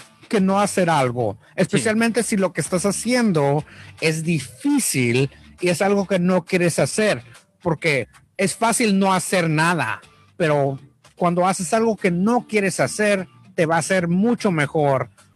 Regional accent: San Diego, California, United States; porque soy de San Diego y ese tatuaje me lo hizo un amigo

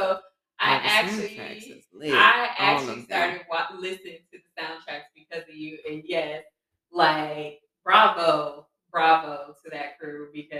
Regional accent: California, United States; yes, I'm from Southern California. No, I am not from LA. So, no, I don't know those places. My parents are from LA County.

